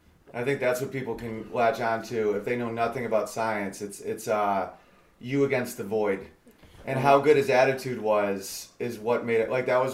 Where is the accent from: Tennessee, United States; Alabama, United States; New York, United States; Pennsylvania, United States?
New York, United States; Oswego; Yeah, because I'm from Oswego, New York